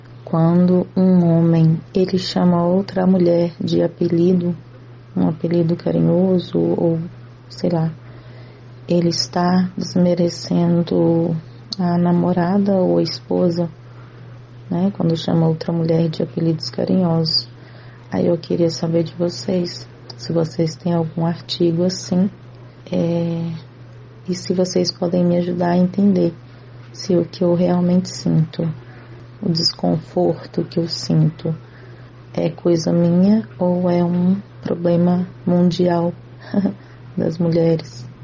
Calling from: Vespasiano, Minas Gerais, Brazil; sou de Vespasiano, Minas Gerais, e tenho uma dúvida.

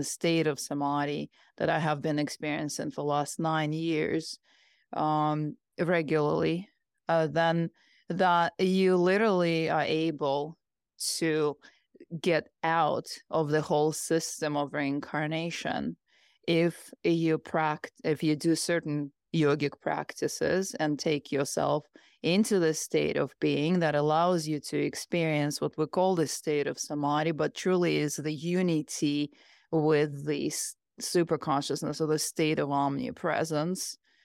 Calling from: Arizona, United States; Arizona. The United States.

